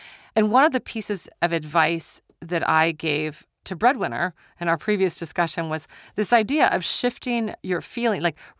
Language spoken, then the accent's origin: English; Minnesota, United States; we decided we wanted to apply to this artist residency in Minnesota. I'm from Minnesota.